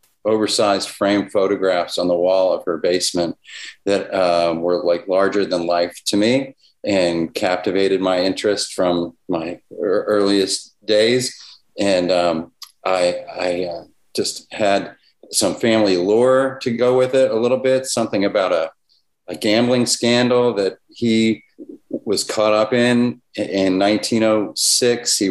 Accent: Churchill, Pennsylvania, United States; So I grew up in Pittsburgh, a little suburb about 5-10 miles east of Pittsburgh called Churchill.

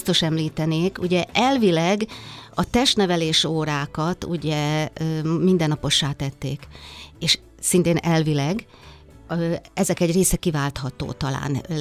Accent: Kiskunlacháza, Pest, Hungary; Én egy kunsági faluból származom, Kiskulacházáról, amely most már város, nem is olyan régóta lett város.

